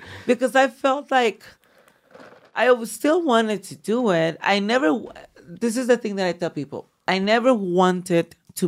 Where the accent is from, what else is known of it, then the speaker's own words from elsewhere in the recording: United States; No, no, no. I grew up here in the United States.